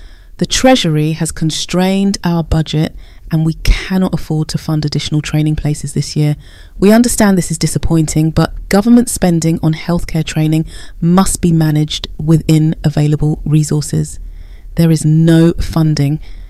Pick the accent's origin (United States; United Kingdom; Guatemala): United Kingdom; Kennington, London; I grew up in Kennington